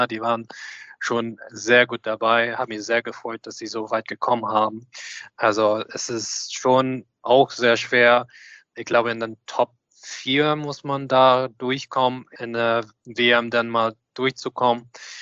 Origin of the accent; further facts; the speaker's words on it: Australia; German is a second language; aus meiner Jugend in Australien, sowohl auch mit gemeinsamer Zeit in die australische Nationalmannschaft